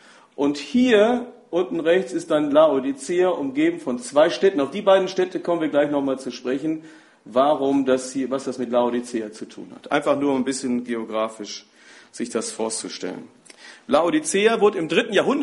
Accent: North Rhine-Westphalia, Germany; Ich komme aus dem Ruhrgebiet.

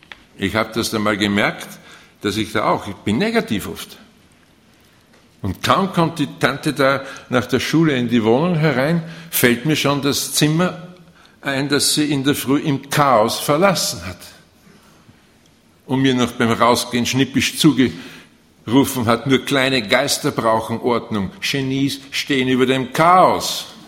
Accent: Austria; Wir haben bei uns in Österreich eine Zeitung gehabt, die hieß täglich alles.

